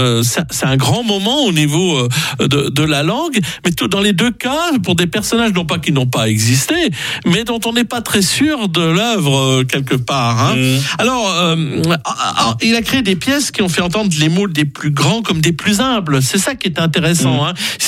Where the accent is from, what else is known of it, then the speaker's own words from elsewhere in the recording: Douai, Hauts-de-France, France; born there; Je cite ça parce que ça a été écrit à Douai, ma ville natale.